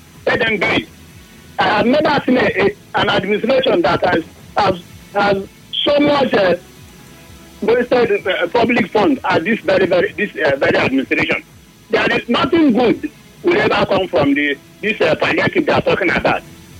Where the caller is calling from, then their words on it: Eba, Lagos, Nigeria; I'm calling from Eba.